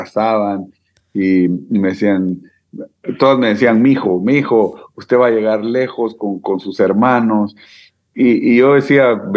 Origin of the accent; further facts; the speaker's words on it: Guatemala; yo, pues te soy sincero, como chapín soñador, sí, soñaba